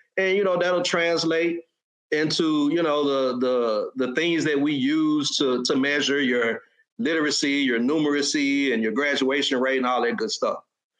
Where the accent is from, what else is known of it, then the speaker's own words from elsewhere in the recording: Memphis, Tennessee, United States; I grew up in Fraser, which is in North Memphis. We experienced white flight.